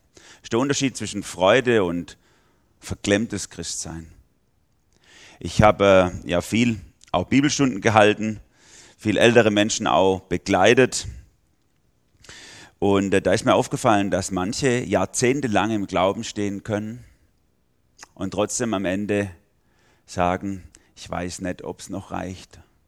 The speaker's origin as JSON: {"language": "German", "town": "Gomaringen", "region": "Baden-Württemberg", "country": "Germany", "lives_now": "Karlsruhe, Germany", "said": "Ich komme ursprünglich aus Gommaringen. Das ist in der Nähe von Tübingen, Reutlingen, die Ecke. Wohne aber jetzt in Baden, bin Pastor in der Gemeinde in Dullach. Das ist ein Vorort von Karlsruhe."}